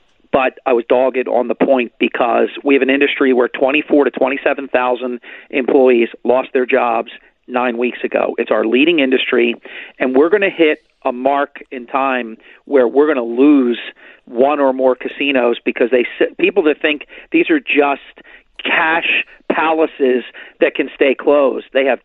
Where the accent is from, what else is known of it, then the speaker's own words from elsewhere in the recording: Ventnor City, New Jersey, United States; also born or lived in Atlantic City, United States; I was born and raised in Atlantic City, and for a good portion of my life, I was raised in Ventnor City